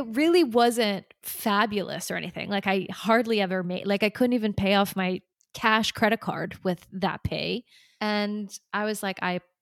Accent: Philippines; I'm Filipino.

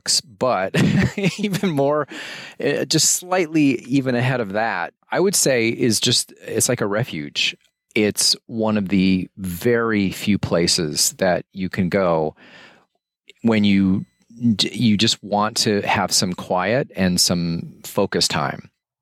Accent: St. Louis, Missouri, United States; now in Hamden, United States; So I moved to Hamden from the Midwest, from St. Louis, Missouri, back in 93.

